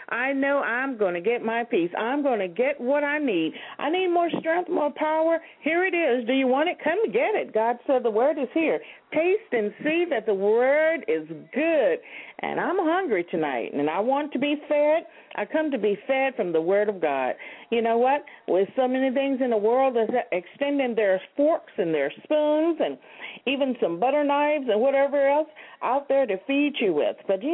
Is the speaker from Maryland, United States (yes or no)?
no; San Antonio, Texas, United States; I come here from San Antonio, Texas, to say thank you, Jesus